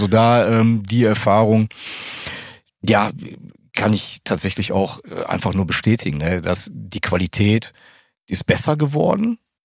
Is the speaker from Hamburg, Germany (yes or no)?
no; Bottrop, North Rhine-Westphalia, Germany; Ja, wir haben da eine Halle bei uns in Bottrop